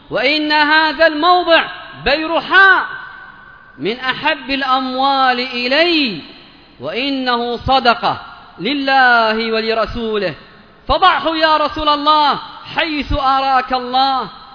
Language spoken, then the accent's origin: Arabic; Yemen; وأننا نحن من أهل اليمن، نعم رعاكم الله، وخاصة ونحن من أهل اليمن،